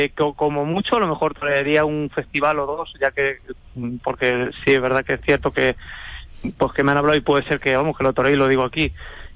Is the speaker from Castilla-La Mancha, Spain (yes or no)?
yes; Alcázar de San Juan, Castilla-La Mancha, Spain; now in Ciudad Real, Spain; yo soy de Alcázar de San Juan, ¿no? Para lo que pasa es que vivo en Ciudad Real, pero vamos, soy de Alcázar, ¿no? Nací allí